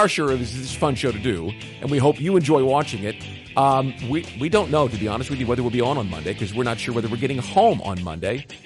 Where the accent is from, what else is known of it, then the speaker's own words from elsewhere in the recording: Kansas City, Missouri, United States; Kansas City's my hometown. I know a lot of people there.